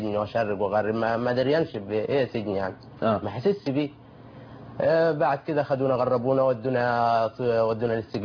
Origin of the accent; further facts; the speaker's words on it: Sahel Selim, Asyut Governorate, Egypt; انا من اسيوط ساحل سليم.